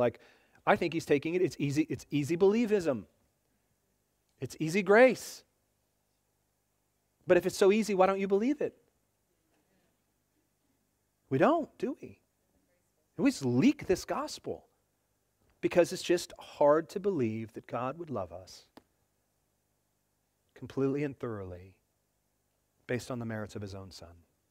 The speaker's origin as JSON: {"language": "English", "town": "Seattle", "region": "Washington", "country": "United States", "said": "Especially if you know I'm a guy from Seattle."}